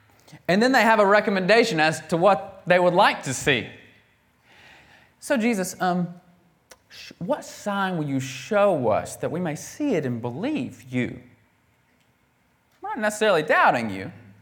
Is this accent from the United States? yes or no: yes; United States; But they just assumed, because we're from the States, we know all these famous people, and they assumed we had lots of money.